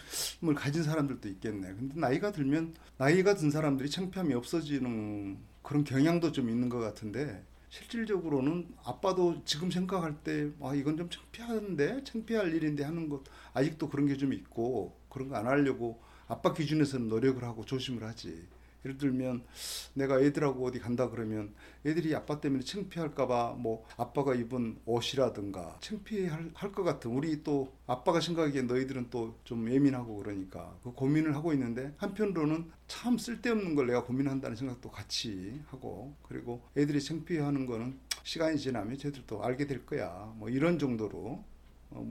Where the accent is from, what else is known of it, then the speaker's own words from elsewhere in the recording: Jeolla, South Korea; 나는 학교에 가면 전라도에서 온 전라도 깽깽이라고 놀림받고 그런 시절이었는데